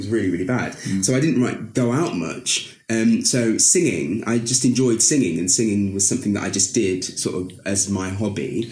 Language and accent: English; Lincoln, East Midlands, United Kingdom; born there; I was born in Lincoln, in the East Midlands.